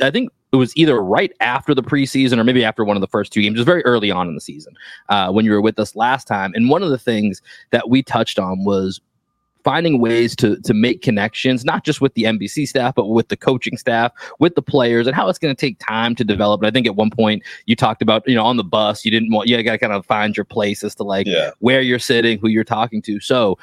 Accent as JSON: {"language": "English", "town": "Boston", "region": "Massachusetts", "country": "United States", "accent": "Boston", "said": "you get me back in the middle of Boston, it picks up a little bit. You give me a few beers, it's going to pick up a little bit, but yeah. I don't necessarily always have that as strong of an accent anymore."}